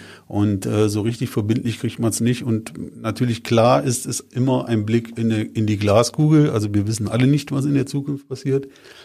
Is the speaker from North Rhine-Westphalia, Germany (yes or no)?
yes; Brüggen, North Rhine-Westphalia, Germany; ich bin aus Brüggen